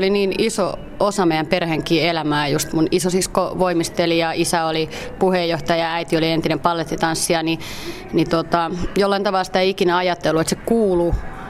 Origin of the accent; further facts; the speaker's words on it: Kotka, Kymenlaakso, Finland; mä oon itse kotoisin Kotkasta ja sitten mun isä oli Kotkan kisailijoiden puheenjohtaja.